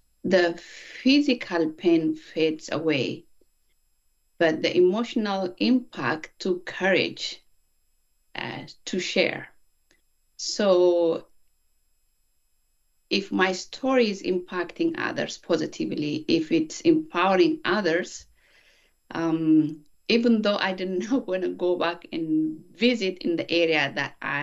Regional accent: Oromia, Ethiopia; I was born and raised in Oromia State, Ethiopia, where my ethnic background being Oromo, my Christian belief, and also being a woman

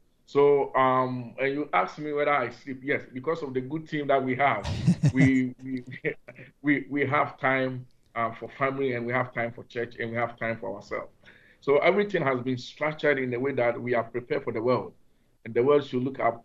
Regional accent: Ghana; I am a pastor myself, and I come from Ghana. And as you know, Ghana is a third world country

